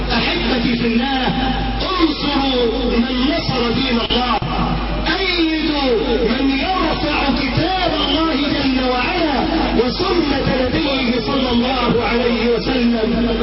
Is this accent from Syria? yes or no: no; Egypt; بلادنا مصر